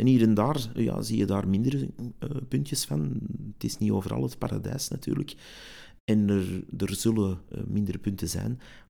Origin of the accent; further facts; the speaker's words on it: Antwerp, Flanders, Belgium; Dat was voor mij als Antwerpenaar toch echt wel een schok, hè, om uit Antwerpen te vertrekken, die veilige, toffe stad